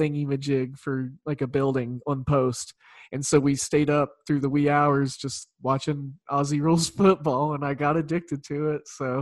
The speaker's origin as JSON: {"language": "English", "region": "Oklahoma", "country": "United States", "tie": "born or raised there", "said": "I grew up in Oklahoma. I'm an Oklahoma State fan."}